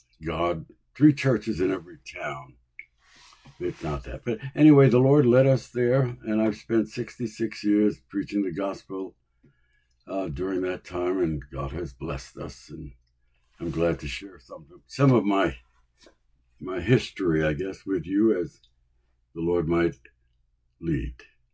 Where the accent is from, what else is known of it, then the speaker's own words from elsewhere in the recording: New York City, New York, United States; And I grew up in New York City, which was not the best place to grow up.